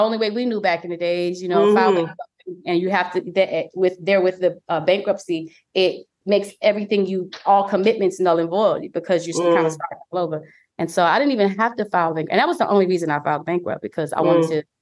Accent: New Orleans, Louisiana, United States; And I'm from New Orleans. I don't play all that.

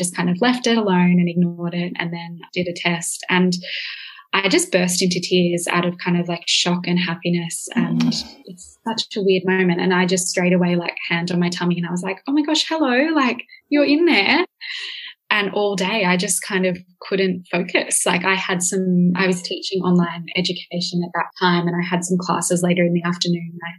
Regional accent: New South Wales, Australia; we're from New South Wales and we'd had intentions to get back across the border and celebrate that with our family.

